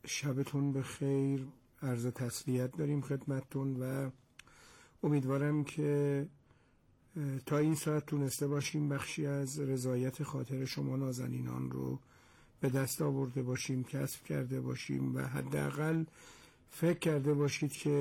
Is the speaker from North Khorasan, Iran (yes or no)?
yes; Esfarayen, North Khorasan, Iran; از شهر خودمون اسفراین بزرگ